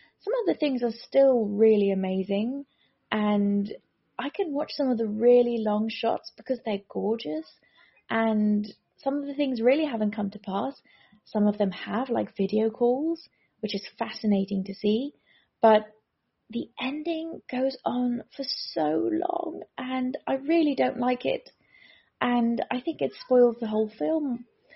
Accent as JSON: {"language": "English", "country": "South Africa", "said": "I'm from South Africa."}